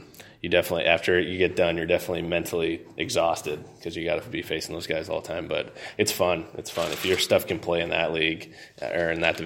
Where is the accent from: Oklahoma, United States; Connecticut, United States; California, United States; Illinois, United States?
Illinois, United States; Chicago; Where I come from Chicago, so the town is definitely divided, the city is divided.